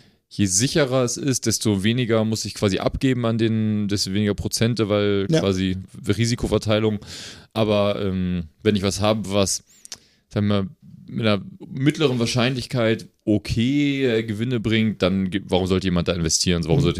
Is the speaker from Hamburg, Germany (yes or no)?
yes; Hamburg, Germany; ich bin in Hamburg aufgewachsen